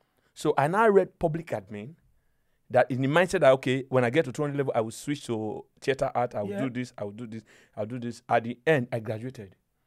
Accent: Ugili, Delta, Nigeria; born there; I was born in Delta State, Ugili to be precise. From a polygamous family.

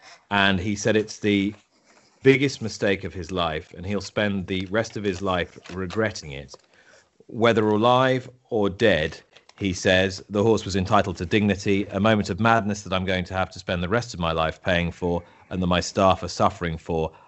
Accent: Ireland; Speaking as an Irish person who has grown up steeped in raising, breeding, racing, riding, training horses

